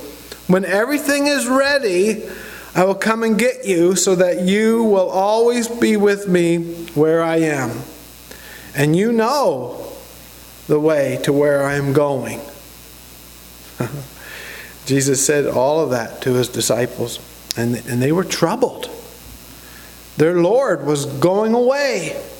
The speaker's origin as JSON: {"language": "English", "region": "Saskatchewan", "country": "Canada", "said": "Where are you from? I'm from Saskatchewan, you know, so my home, and I was always mixed up in my head. Where is my home?"}